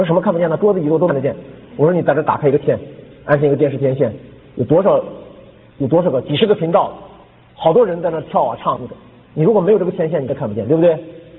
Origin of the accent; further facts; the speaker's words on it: China; 你说我们中国人啊，科学落后，对不对？